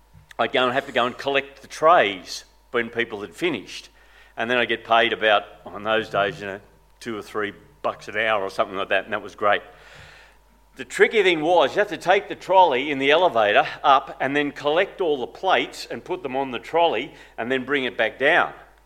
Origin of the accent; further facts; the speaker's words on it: Grafton, New South Wales, Australia; I grew up in Grafton, which is a pretty little town, almost an hour's drive from the coast on the beautiful Clarence River. It's about an hour north of Coffs Harbour, up north.